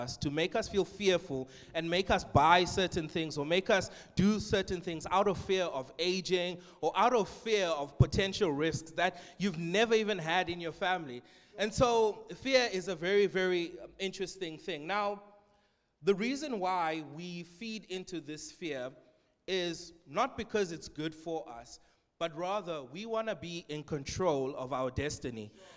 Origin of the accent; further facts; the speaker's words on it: Cape Town, Western Cape, South Africa; I grew up here in Cape Town. I'm a Capetonian, if you can tell by my accent, yes. And I spent my whole life in Cape Town